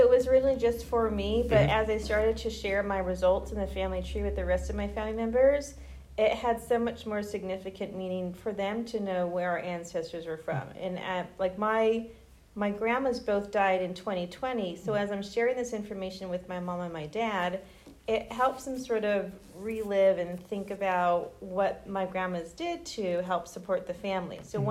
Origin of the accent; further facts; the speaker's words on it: Los Angeles, California, United States; Los Angeles, California.